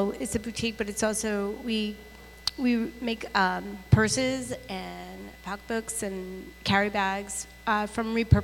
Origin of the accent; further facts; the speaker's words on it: Ridgewood, New Jersey, United States; I'm from Ridgewood, New Jersey.